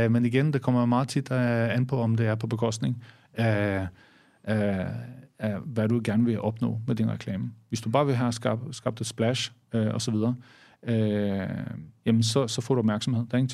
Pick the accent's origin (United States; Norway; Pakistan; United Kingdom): Norway; now in Denmark; internationalt eller her i Danmark, eller også i Norge, hvor jeg kommer fra